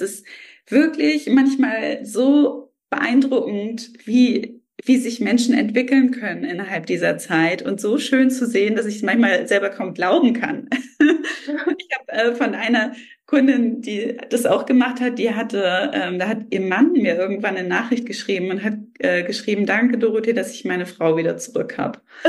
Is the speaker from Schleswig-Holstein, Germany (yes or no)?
yes; Rendsburg, Schleswig-Holstein, Germany; der kommt jetzt aus Hamburg und ich komme aus Rendsburg